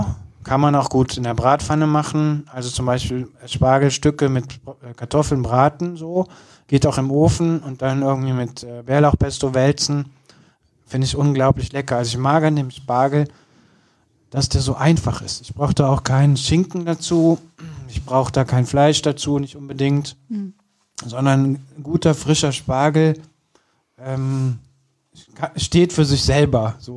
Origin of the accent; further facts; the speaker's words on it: Kürten, North Rhine-Westphalia, Germany; weil bei uns auf dem Land, ich komme ja aus Kürten, da wuchs die Brennnessel in allen Formen und Größen